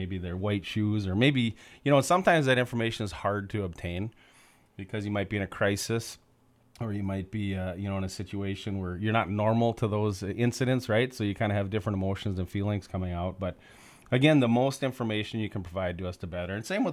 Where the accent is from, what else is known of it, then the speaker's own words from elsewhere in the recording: Crookston, Minnesota, United States; When I was like Katie and Becky and a bunch of us, you know, we were born and raised in Crookston.